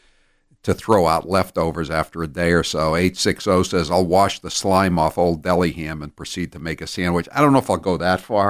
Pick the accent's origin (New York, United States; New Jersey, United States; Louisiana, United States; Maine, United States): Maine, United States; That's because I'm from Seacoast, Maine.